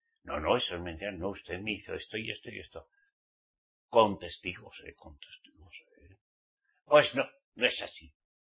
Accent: Spain; Aquí, en mi país, en España, hay un dicho

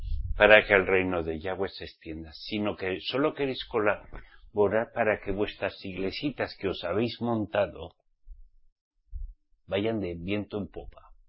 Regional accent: Spain; born there; Yo soy español, Yo nací en España, Mi papá y mi mamá me trajeron en España

